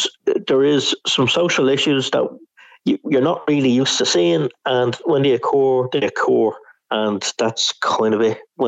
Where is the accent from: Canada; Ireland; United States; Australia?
Ireland; Dublin, Leinster; because I'm from Dublin, I'm Irish.